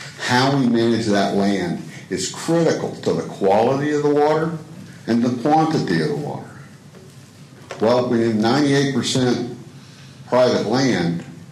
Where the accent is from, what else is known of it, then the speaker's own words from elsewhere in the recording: Texas, United States; I'm from South Texas. We just love to pick on people from Dallas.